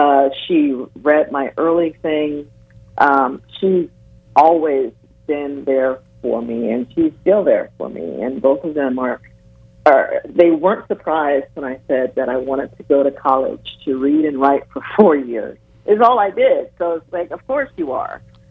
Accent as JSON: {"language": "English", "town": "Los Angeles", "region": "California", "country": "United States", "tie": "born or raised there", "said": "I growing up in Los Angeles, there's plenty going on here, and I grew up in a part of Los Angeles that had extra spicy things going on."}